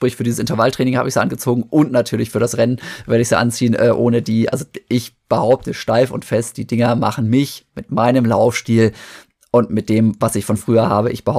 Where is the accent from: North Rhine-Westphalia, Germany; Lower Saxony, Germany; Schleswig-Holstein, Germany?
Lower Saxony, Germany; Osnabrück; Ich bin in Osnabrück aufgewachsen.